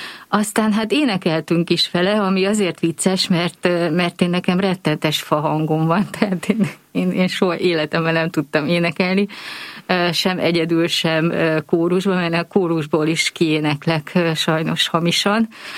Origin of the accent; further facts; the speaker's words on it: Őrbottyán, Pest, Hungary; Igen, én vidéken nőttem fel, Pest megyében egy községben, ami most már város, de akkor még csak nagy község volt, Őrbottyánban.